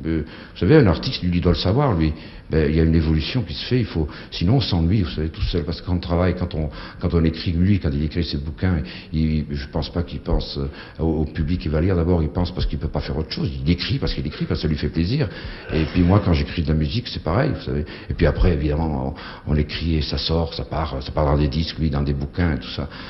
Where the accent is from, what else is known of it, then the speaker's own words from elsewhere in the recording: Monaco; je suis certainement d'origine italienne, puisque à Monaco, je suis monégasque, et autrefois ça, c'était génois tout ça, et mes grands-parents étaient italiens, sauf ma grand-mère maternelle, et pas paternelle.